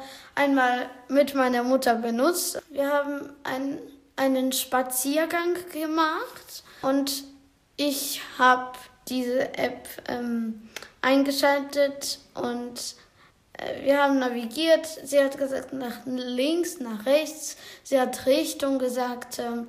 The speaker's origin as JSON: {"language": "German", "country": "Ukraine", "second_language": "German", "moved": "yes", "lives_now": "Germany", "said": "ich komme aus der Ukraine. Ich bin am Anfang in Rumänien gefahren, dann aus die Rumänien nach Deutschland mit dem Zug gekommen. Und schon 11 Monaten bin ich in Deutschland und habe Deutsch gelernt und lerne sie jeden Tag."}